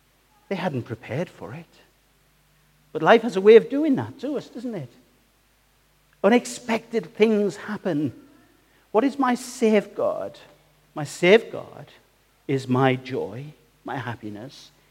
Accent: North East England, United Kingdom; accent: Geordie; now in Whitby, United Kingdom; I live in Whitby, but these are my people. I'm a real Geordie. My accent gets thicker. My blood runs faster. A Geordie of Geordies.

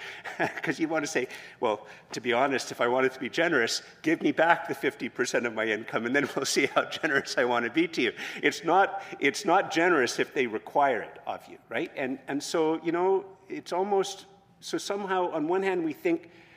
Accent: Canada; But for Canadians, there's a bit of a problem, and we're very Canadian.

